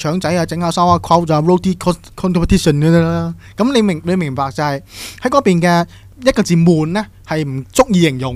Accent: Hong Kong; 即系我觉得身为香港人或者系曾经系香港人。

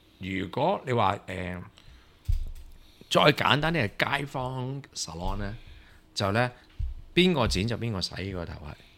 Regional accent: Hong Kong; 我香港人係矜貴，我覺得係香港人應該俾人氹嘅

